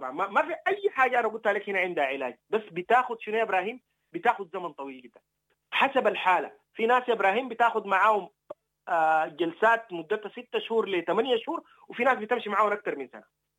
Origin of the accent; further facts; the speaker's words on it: Sudan; أنا مفترض أتكلم كلام علمي لكن مرات بتكلم عن ألمي أنا كمواطن سوداني